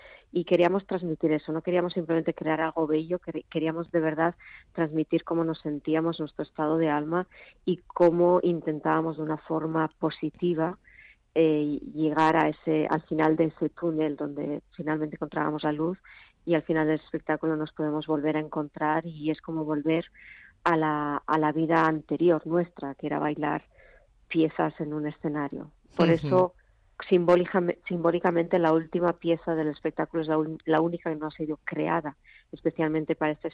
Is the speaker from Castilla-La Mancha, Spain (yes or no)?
no; Zumaia, Basque Country, Spain; las imágenes donde estoy yo están grabadas en la playa de mi pueblo natal, en Zumaya.